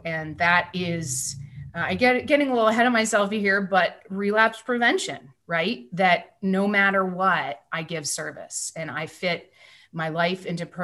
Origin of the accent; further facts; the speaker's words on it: Michigan, United States; born there; now in Virginia, United States; I was born in Michigan, but live in Virginia.